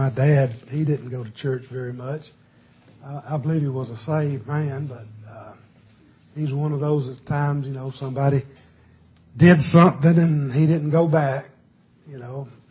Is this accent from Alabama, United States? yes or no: yes; Alabama, United States; But anyway, I grew up in South Alabama, way out in the country, and we just old country folks.